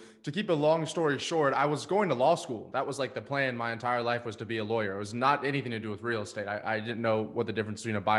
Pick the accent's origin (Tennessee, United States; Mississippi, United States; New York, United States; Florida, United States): Florida, United States; Destin; we talked about my hometown in Destin, Florida